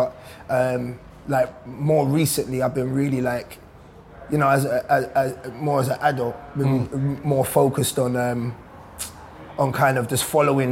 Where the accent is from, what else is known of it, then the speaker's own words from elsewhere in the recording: Peckham, London, United Kingdom; So I grew up in Peckham originally.